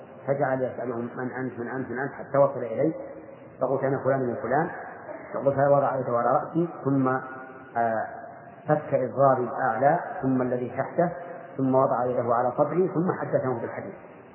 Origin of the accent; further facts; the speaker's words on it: Najd, Saudi Arabia; لو أننا مثلا أردنا أن نلبس لباس الهموم مثلا ونحن من أهل نجد